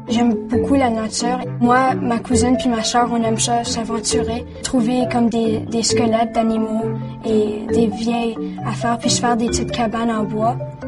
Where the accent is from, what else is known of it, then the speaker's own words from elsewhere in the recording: Ottawa, Ontario, Canada; born there; Je suis né à Ottawa, la capitale du Canada.